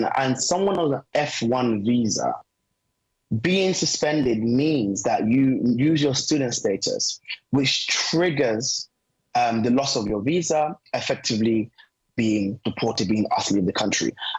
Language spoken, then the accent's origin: English; Gambia; also born or lived in United Kingdom; I think fundamentally, yes, I'm Gambian. Yes, I'm British.